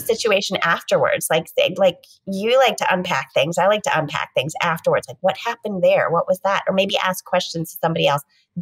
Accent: United States; And so for me as an American, that's almost too much overlap in the sentences, but that's very cultural.

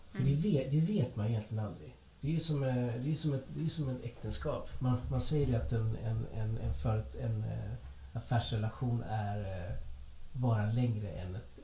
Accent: Colombia; now in Sweden; Jag är från Colombia. Jag är kaffet.

